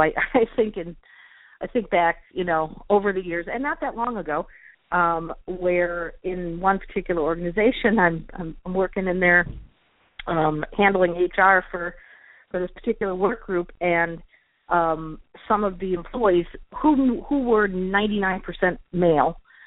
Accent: Midwest, United States; moved away; because I live in South Louisiana, but I'm not from here. So we've lived here for 13 years, and I moved here from the Midwest.

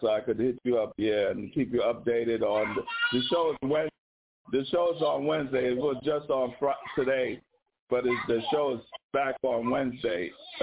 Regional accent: Brooklyn, New York, United States; now in San Francisco, United States; I grew up in New York, but I live in San Francisco right now. I grew up in New York, in Brooklyn, when the hip-hop started.

